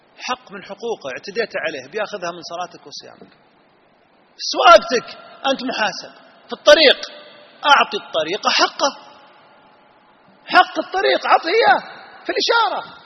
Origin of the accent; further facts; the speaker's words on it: Saudi Arabia; أنا من السعودية